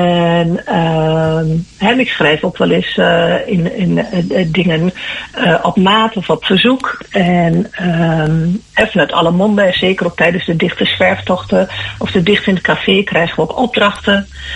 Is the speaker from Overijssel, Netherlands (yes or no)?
yes; Haaksbergen, Overijssel, Netherlands; also born or lived in Velp; Ik ben geboren in Velp. En groeide vanaf mijn 3e levensjaar op in Haaksbergen.